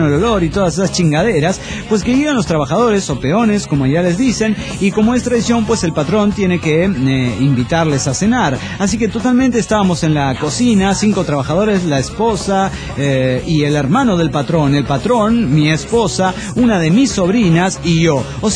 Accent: El Alto, La Paz, Bolivia; del Alto de La Paz, Bolivia.

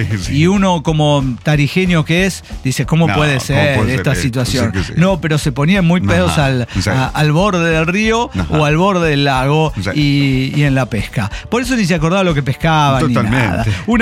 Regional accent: León, Guanajuato, Mexico; also born or lived in Tabasco; Así que me mudé a León para... de donde soy originario, en realidad.

